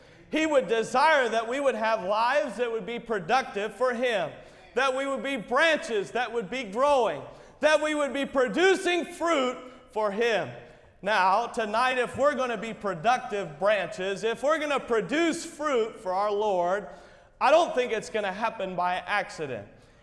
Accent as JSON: {"language": "English", "region": "New England", "country": "United States", "tie": "born or raised there", "said": "I grew up in the New England states, and I don't know if many of you have been able to go there, but it's a very beautiful area of the country."}